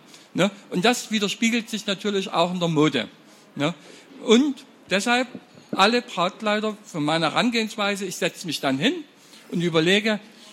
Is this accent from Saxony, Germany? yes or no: yes; Saxony, Germany; da muss ich bekloppt sein, ich komme aus Sachsen.